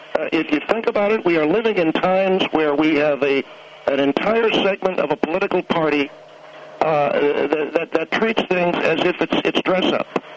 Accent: United States; because I'm an American and a patriot.

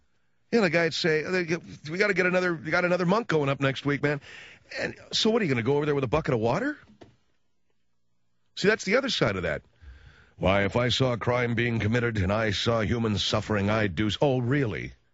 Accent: United States; I'm an American, yeah.

